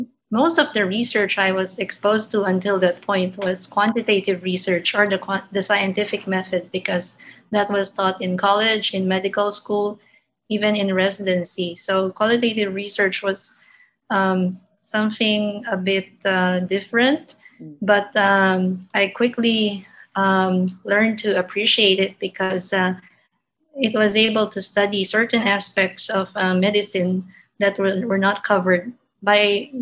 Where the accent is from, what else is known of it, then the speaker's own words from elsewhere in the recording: Philippines; I'm a neurosurgeon from the Philippines.